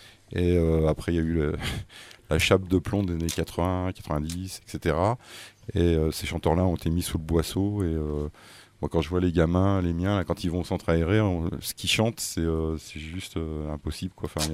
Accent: La Rochelle, Nouvelle-Aquitaine, France; born there; also born or lived in Nord-Pas-de-Calais; Nous, on vient du Nord-Pas-de-Calais, mais moi, je suis né dans une ZUP à La Rochelle.

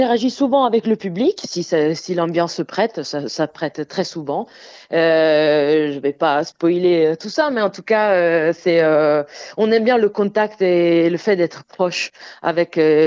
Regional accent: Auvergne-Rhône-Alpes, France; pour sortir un peu de notre région, parce que nous on vient de la Savoie de base, et on a envie de s'éloigner un petit peu.

